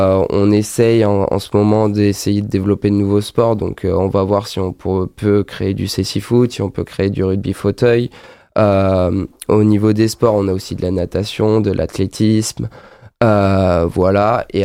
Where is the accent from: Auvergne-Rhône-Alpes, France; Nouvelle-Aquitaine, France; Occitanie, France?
Nouvelle-Aquitaine, France; je suis natif de Dordogne quand même.